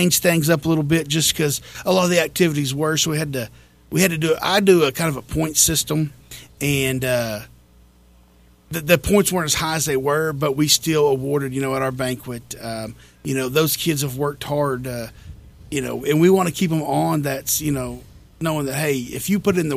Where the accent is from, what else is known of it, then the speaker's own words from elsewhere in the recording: Elk City, Oklahoma, United States; But, you know, when I come into Canute, growing up in Elk City, we didn't serve a meal at labor auction.